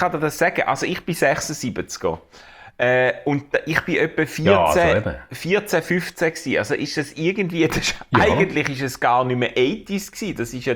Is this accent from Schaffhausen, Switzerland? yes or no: yes; Schaffhausen, Switzerland